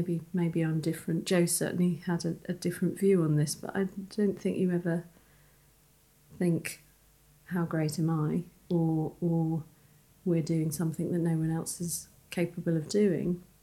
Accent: London, United Kingdom; I was born in London, brought up in London, and I just wanted to leave London.

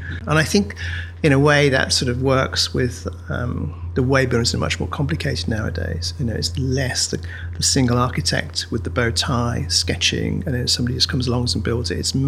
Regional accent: Birmingham, West Midlands, United Kingdom; born there; I was born in 1952 in Birmingham, and it was just after the war.

